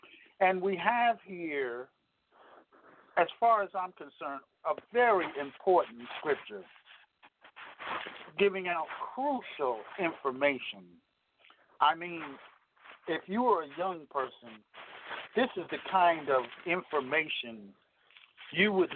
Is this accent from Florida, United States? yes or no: no; New York, United States; Because growing up in New York, for the most part, New York, there's a lifestyle there.